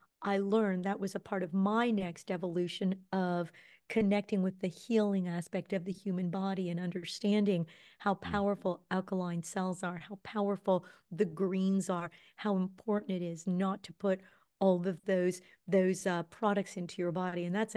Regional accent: Philippines; I'm a Filipino. We grew up with like pig on the table, you know, Christmas time, big old apple in the mouth.

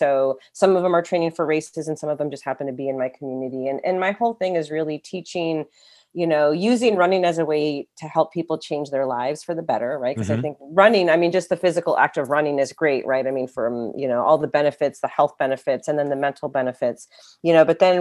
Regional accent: Pittsfield, Massachusetts, United States; So one year I was in Massachusetts and I had climbed the highest peak there, which happened to be Mount Greylock, which is close to Pittsfield, which is my hometown.

